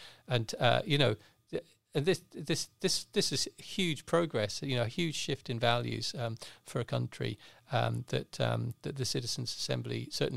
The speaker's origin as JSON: {"language": "English", "country": "Ireland", "said": "my home country, Ireland"}